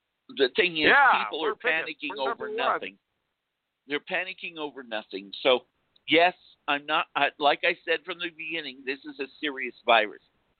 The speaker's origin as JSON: {"language": "English", "country": "United States", "said": "I'm not for Trump. I'm an Indian. What he's done to the Indian tribes is abominable"}